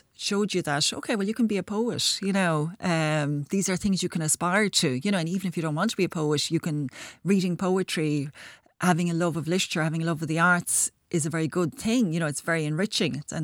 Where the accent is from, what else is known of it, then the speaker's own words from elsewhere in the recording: County Kerry, Ireland; I grew up in North Kerry, as I said, and very near Listowel, where Writers Week had started back in the 70s.